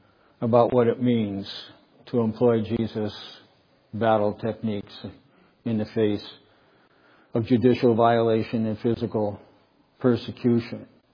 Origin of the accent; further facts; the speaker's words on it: United States; That's why I think I'd be tempted to talk about being an American pastor, you know.